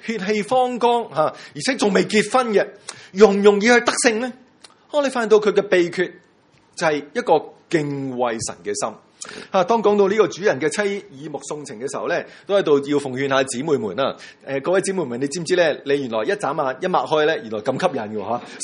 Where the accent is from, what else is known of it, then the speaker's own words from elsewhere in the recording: Hong Kong; 如果用我们香港人的说话叫做心花怒放的